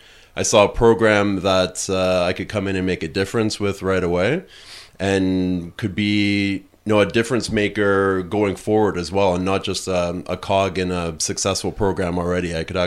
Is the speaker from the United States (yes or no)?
no; Guelph, Ontario, Canada; Okay, so I grew up essentially in Guelph, Ontario. Lived there with my family from about the age of 6 until I left for university.